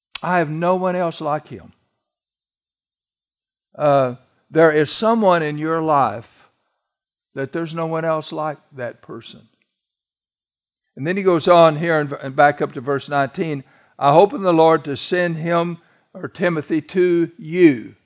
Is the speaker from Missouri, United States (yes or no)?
yes; Missouri, United States; You understand, I'm from South Missouri.